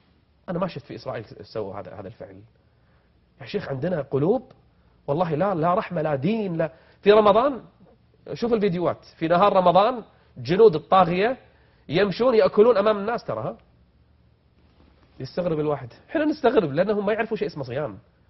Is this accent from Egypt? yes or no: no; Kuwait; من أفضل الوزارات عندنا في الكويت واللي تعمل بإخلاص